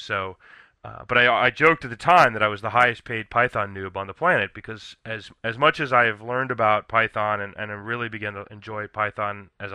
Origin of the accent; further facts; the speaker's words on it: Virginia, United States; moved away as an adult; now in Los Angeles, United States; I grew up in Virginia, but I moved out to LA for college, and so the Southern Cal Halloween spectaculars at the various amusement parks are a very big deal.